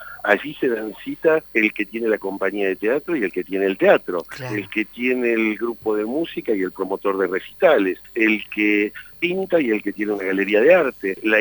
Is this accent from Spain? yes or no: no; Buenos Aires, Argentina; Siempre sentí, yo que soy de Buenos Aires, que al vivir en Buenos Aires uno tiene el privilegio de una gran oferta cultural, institucional.